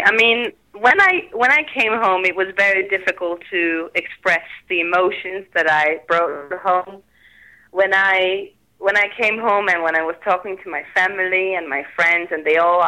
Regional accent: Budapest, Hungary; So I was born and raised in Budapest, and I'm a musician too.

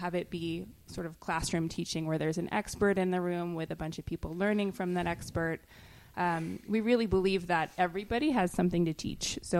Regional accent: Hudson, New York, United States; Yeah, so I grew up in Hudson in the 80s and 90s. It was very different at that time than it is now

